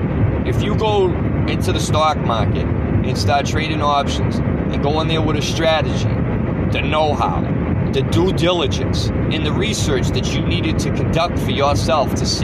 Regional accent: Boston, Massachusetts, United States; I haven't been checking out Boston like that. It's my hometown team.

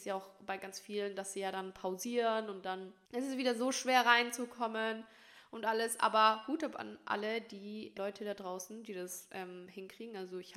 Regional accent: Turkey; aber ich bin Türkin

